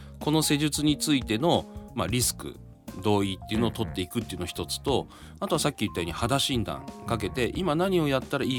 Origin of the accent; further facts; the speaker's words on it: Horokanai, Hokkaido, Japan; 僕北海道の幌加内っていうところの出身なんですけど、